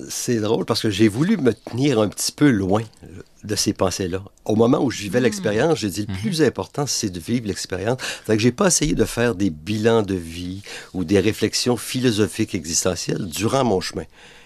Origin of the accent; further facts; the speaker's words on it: Quebec, Canada; moi, c'est que je suis originaire de la Gaspésie, du bas du fleuve de la Gaspésie. Voilà. Donc la mer, pour moi, a une symbolique très particulière.